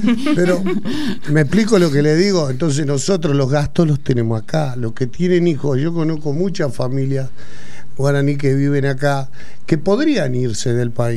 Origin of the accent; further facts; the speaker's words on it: Argentina; yo no soy ni peronista ni radical, yo soy argentino.